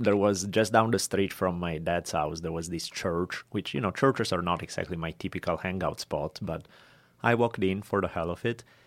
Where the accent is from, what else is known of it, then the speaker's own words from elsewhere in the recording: Italy; I grew up in Italy